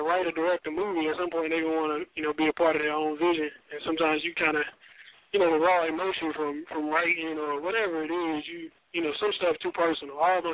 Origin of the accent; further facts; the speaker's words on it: North Carolina, United States; I am from North Carolina, Wake County area. I will not say my hometown because they're whack.